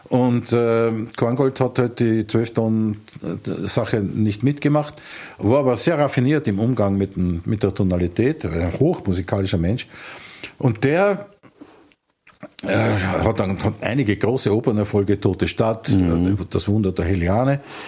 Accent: Vienna, Austria; ich bin ja aus Bratensee. Und Bratensee ist der Nachbardistrikt von da, wo ich aufgewachsen bin und heute noch wohne.

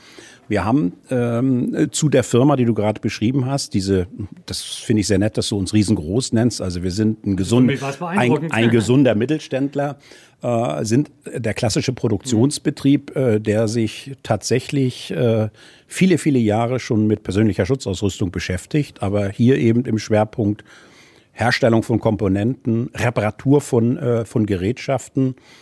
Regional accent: Northern Germany, Germany; Ich bin Norddeutscher durch und durch.

